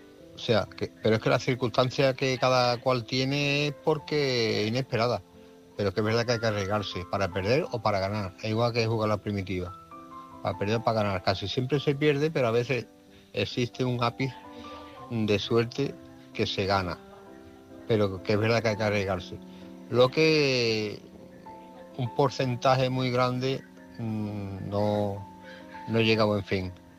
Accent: Spain; now in Santiago de Cuba, Cuba; desde aquí de Santiago de Cuba … soy español, pero estoy aquí en Cuba, en Santiago de Cuba.

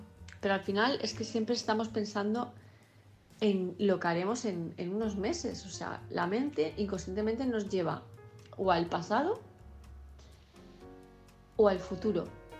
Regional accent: Palma, Balearic Islands, Spain; de Palma de Mallorca

